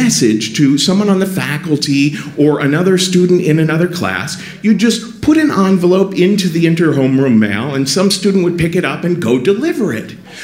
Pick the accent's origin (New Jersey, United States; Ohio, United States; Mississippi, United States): Ohio, United States; Cincinnati; born or raised there